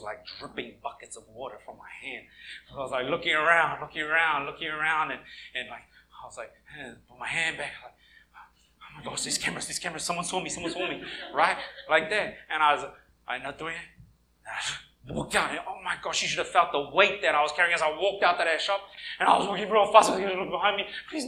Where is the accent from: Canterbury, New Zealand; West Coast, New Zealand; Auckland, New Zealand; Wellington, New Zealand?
Wellington, New Zealand; Wainuiomata; When I was 11, 12 years old, growing up in Wainui, in Wellington, there was this time that I went to Wellington City